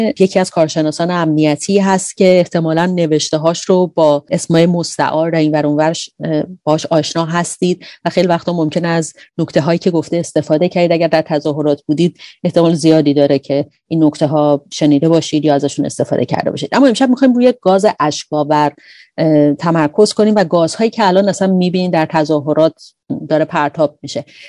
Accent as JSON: {"language": "Persian", "country": "Iran", "moved": "yes", "said": "به عنوان ایرانی که در خارج از ایران هستم"}